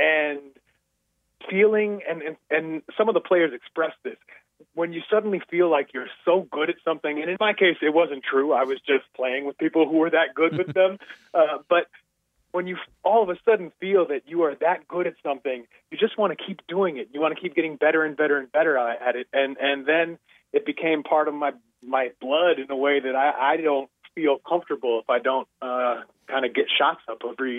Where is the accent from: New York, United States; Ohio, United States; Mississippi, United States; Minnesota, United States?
New York, United States; I grew up in New York at the time when basketball was very hot, the Stephon Marbury high school era, and I started playing at like age 8 or 9.